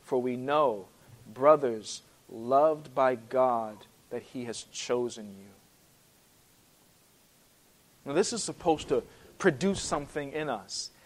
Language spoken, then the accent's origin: English; Rhode Island, United States; now in Texas, United States; Now, I'm not from Texas. Originally, I'm from Rhode Island, but I've learned enough that Texans love barbecue